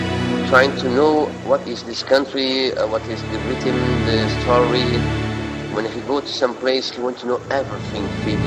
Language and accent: English; Novi Sad, Vojvodina, Serbia; English is a second language; I come from Yugoslavia, from Novi Sad.